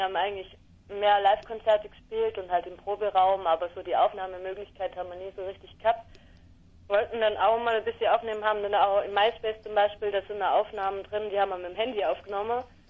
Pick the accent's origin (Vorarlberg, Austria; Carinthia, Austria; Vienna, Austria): Vorarlberg, Austria; Wir kommen aus Vorarlberg, also ein bisschen verstreut.